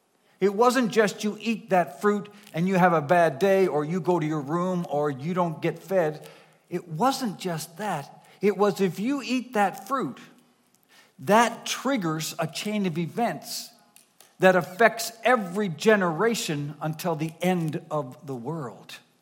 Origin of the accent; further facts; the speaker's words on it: Nova Scotia, Canada; Now, I grew up in Nova Scotia, Annapolis Valley, apples everywhere.